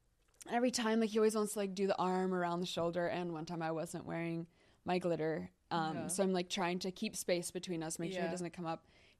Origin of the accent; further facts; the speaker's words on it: Connecticut, United States; And then, like I said, I'm like from Connecticut originally.